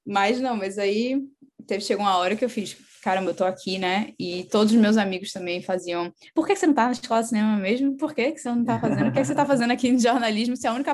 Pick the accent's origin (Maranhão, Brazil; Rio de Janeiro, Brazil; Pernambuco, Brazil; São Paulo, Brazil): Pernambuco, Brazil; Recife; also born or lived in Boston / Maine; Eu saí aqui do Recife quando eu estava prestes a começar o terceiro ano. E eu ia fazer um intercâmbio de 6 meses e voltar para o Brasil.